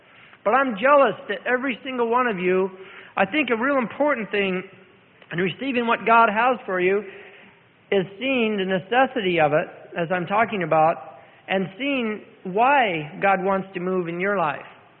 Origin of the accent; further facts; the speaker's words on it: California, United States; now in Seattle, United States; I grew up in Southern California. I didn't know anything about Seattle